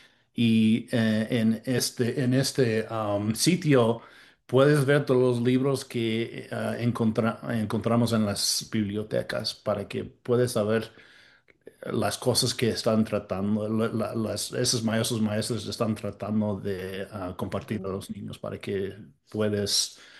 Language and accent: Spanish; United States; soy de aquí, de Estados Unidos, pero mi mamá es de Acámbaro, Guanajuato, en el centro de México. Y y por eso, como siempre les digo, tengo una cara para el radio, porque pues soy güero